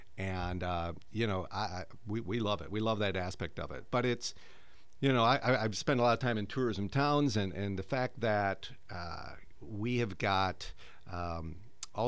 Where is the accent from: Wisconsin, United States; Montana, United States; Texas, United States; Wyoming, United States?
Wisconsin, United States; also born or lived in California; now in Pensacola, United States; I'm originally from Wisconsin, and the last 3 years, my wife and I were out in California in a tourism community up in the mountains outside of L.A.